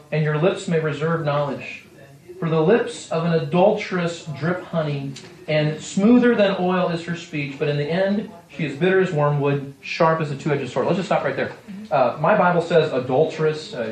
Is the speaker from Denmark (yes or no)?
no; Texas, United States; No, I'm from Texas.